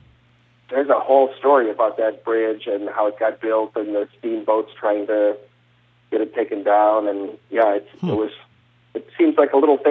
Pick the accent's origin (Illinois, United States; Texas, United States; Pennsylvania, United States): Illinois, United States; He was a professor at a little college in Illinois, and my hometown was actually sort of an early hotbed of gaming.